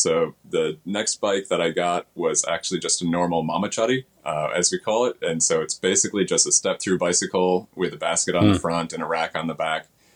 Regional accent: Michigan, United States; now in Tokyo, Japan; I'm an American guy, originally from Michigan, and came out here about 20 years ago now

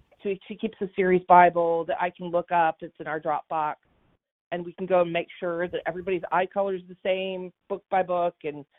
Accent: Texas, United States; I'm from Texas. I write books.

